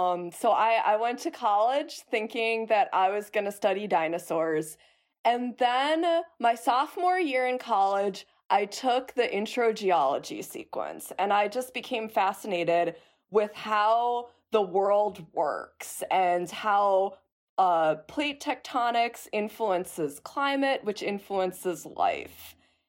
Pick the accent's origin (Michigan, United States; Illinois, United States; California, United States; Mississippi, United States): Illinois, United States; Chicago; I grew up in Chicago, and my parents were super supportive of my interests, and we had a family membership to the Field Museum and went all the time.